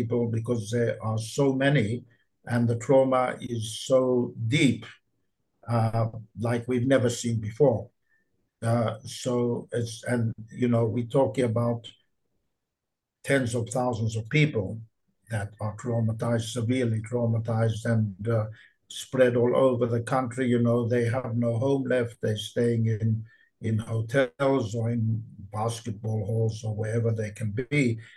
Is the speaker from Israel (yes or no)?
yes; Israel; Nevertheless, I am from Israel, and I had a seminar there last month.